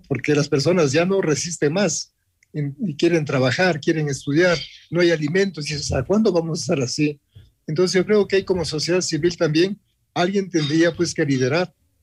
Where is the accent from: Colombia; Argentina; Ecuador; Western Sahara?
Ecuador; yo creo que como ecuatorianos necesitamos también saber